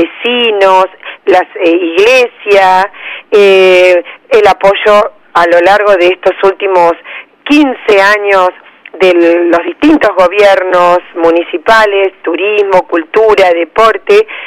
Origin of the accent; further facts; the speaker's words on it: La Plata, Buenos Aires Province, Argentina; now in Bahía Blanca, Argentina; Yo no soy oriunda de Bahía Blanca, llevo 30 años aquí, soy platense